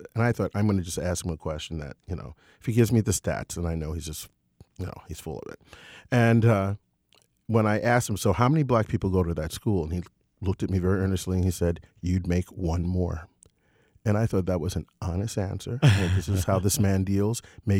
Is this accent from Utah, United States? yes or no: no; Long Island, New York, United States; I grew up in Long Island, in New York. I was born in the city, but my parents moved to Long Island when I was an infant, and grew up as a Lutheran.